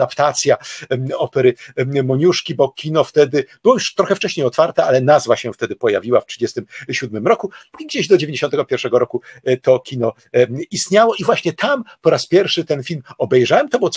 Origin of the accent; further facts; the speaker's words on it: Tychy, Silesian Voivodeship, Poland; now in Kraków, Poland; czy w Krakowie, w którym mieszkam, czy w Tychach, w którym to mieście się wychowałem i spędziłem dzieciństwo i wczesną młodość.